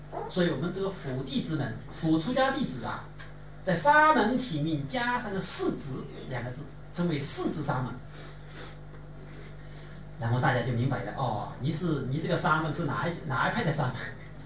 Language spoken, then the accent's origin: Chinese; China; 因为我们中国人没有这个习惯的称呼